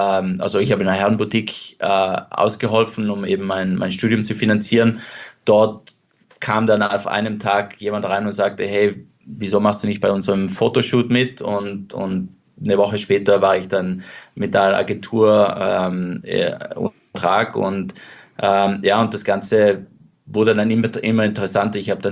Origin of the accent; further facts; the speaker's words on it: Trentino-Alto Adige, Italy; Also ich habe natürlich dort, wo ich aufgewachsen bin, also jetzt Südtirol